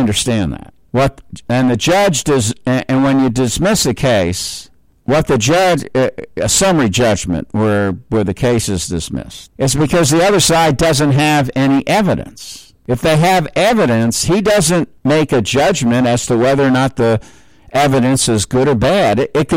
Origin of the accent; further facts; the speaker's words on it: New York, United States; born there; Well, I'm born in New York. I'm an American.